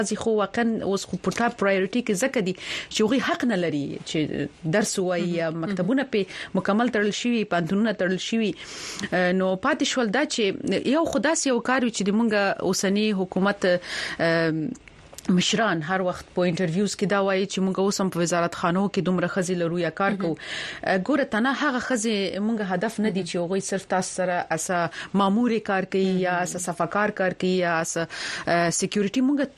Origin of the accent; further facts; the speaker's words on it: Paktia, Afghanistan; زه درته وایم زه د پکتیا په یو کلی کې يم